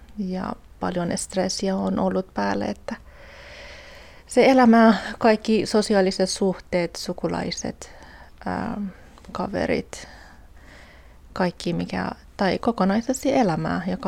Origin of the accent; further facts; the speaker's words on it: Iran; Finnish is a second language; now in Espoo, Finland; ja asun täällä Espoossa. Olen 48-vuotiaana ja olen niinku Iranista päin.